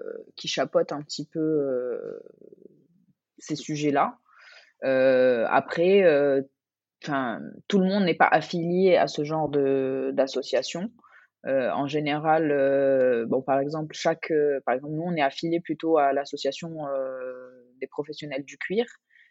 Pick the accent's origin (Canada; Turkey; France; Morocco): Morocco; French is a second language; moi, en tant que Marocaine, je suis fière de pouvoir me dire que voilà, les gens portent à l'étranger des produits marocains